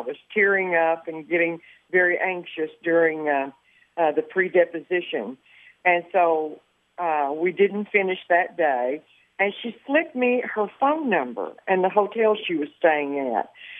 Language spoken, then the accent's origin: English; Arkansas, United States; He's an attorney here in Arkansas, in my hometown.